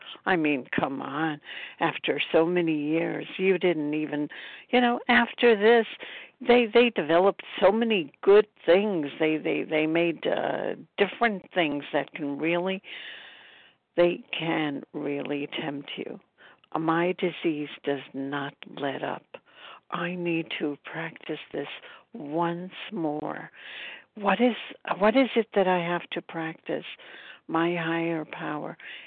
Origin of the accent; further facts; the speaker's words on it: Brooklyn, New York, United States; I am from Brooklyn, New York.